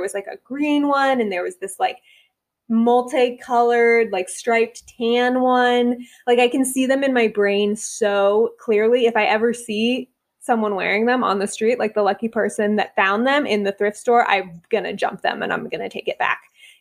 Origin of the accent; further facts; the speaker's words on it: California, United States; now in Atlanta, United States; because I grew up in the Bay Area, which is, you know, as soon as the sun goes down, it's like 50 degrees, even if it's the middle of July. And living in Atlanta